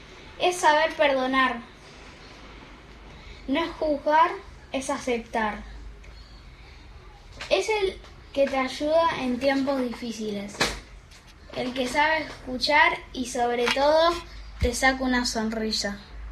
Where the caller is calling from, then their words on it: Buenos Aires, Argentina; de Buenos Aires y les voy a contar qué es para mí la amistad.